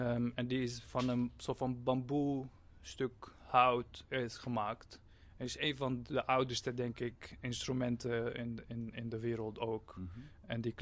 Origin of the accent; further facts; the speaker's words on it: Syria; now in Netherlands; Ik kom uit Syrië.